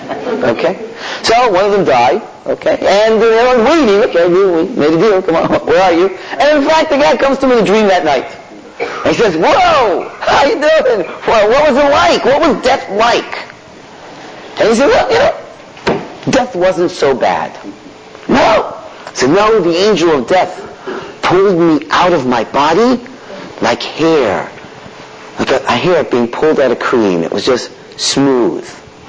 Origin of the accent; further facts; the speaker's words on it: Israel; listen, sir, I'm used to this, don't worry, I'm from Israel.